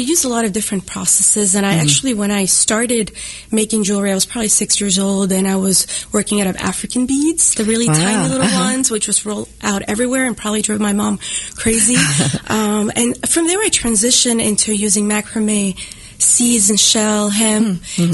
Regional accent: Puerto Rico; also born or lived in France; I grew up in Puerto Rico, and I was very inspired by nature, ocean, and the environment, and also. As a kid, while I was being raised, I lived in France as well.

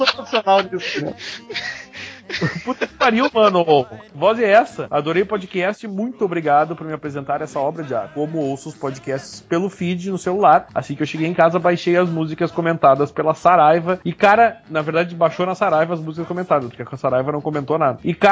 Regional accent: Brasília, Federal District, Brazil; e sou de Brasília.

